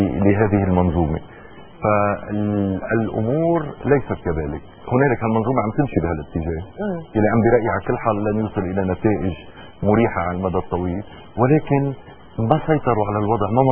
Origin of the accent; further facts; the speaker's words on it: Tripoli, North Governorate, Lebanon; نحن ولاد طرابلس بنقول انه